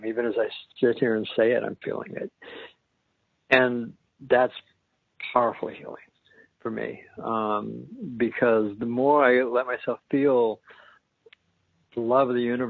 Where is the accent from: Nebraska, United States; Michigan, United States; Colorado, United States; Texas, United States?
Colorado, United States; Denver; I was raised in Denver as a Reformed Jew